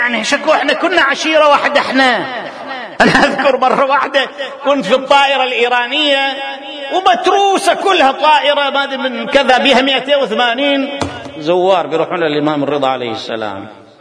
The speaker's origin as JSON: {"language": "Arabic", "country": "Bahrain", "said": "في كل البلدان حتى البلدان المتحضرة. أنا ما أحكي على هؤلاء"}